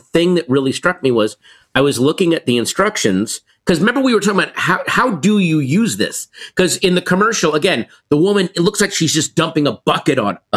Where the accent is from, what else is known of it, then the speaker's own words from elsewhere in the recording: Virginia, United States; I grew up in Virginia, and I cannot tell you the times I went to school sitting in the back of someone's pickup truck, just on a cold morning, zipping around the hills and roads of Virginia.